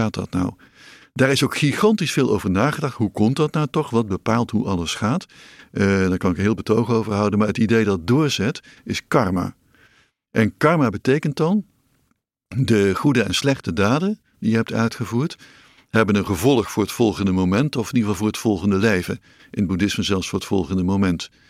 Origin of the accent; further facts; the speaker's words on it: North Brabant, Netherlands; Ik ben geboren als Brabander en zo.